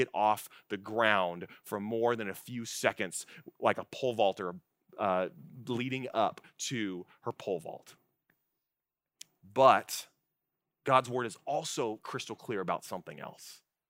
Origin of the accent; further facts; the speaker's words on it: California, United States; I'm a Californian. What do I know?